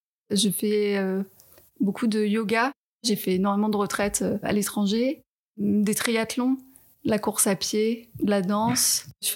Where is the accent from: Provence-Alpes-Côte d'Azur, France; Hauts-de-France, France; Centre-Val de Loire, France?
Provence-Alpes-Côte d'Azur, France; Nice; Alors moi, j'ai grandi à Nice, dans un environnement vraiment très famille.